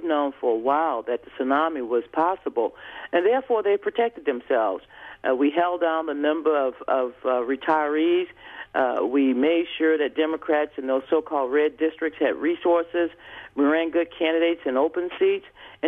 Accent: United States; But more importantly, I'm an American who cares about the future of our country

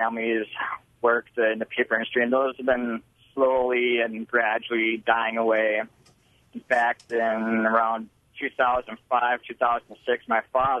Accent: Appleton, Wisconsin, United States; I was born and raised in the Fox Valley, the Appleton area, and well, it always was, you know, paper.

